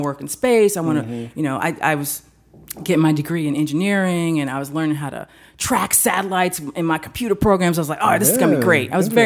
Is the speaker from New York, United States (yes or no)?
yes; New York, United States; So I'm originally from New York. Mm-hmm. People don't always hear it in my voice, but it's there occasionally when if I get angry, it'll come out.